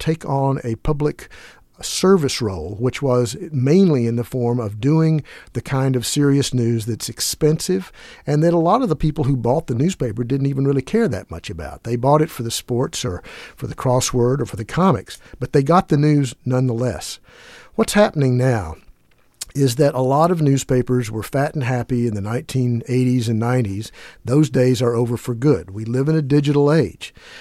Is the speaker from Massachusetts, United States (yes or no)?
yes; Boston, Massachusetts, United States; the Boston Globe, which is my hometown paper.